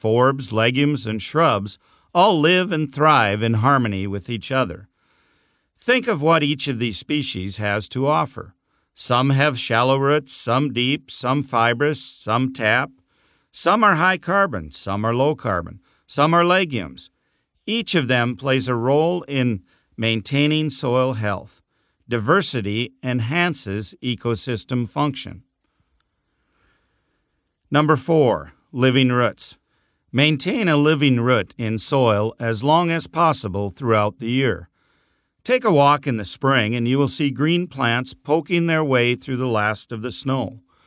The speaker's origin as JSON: {"language": "English", "town": "Bismarck", "region": "North Dakota", "country": "United States", "tie": "born or raised there", "said": "I grew up in Bismarck, North Dakota, the third of four sons born to a father who had a lifelong career with the local rural electric cooperative"}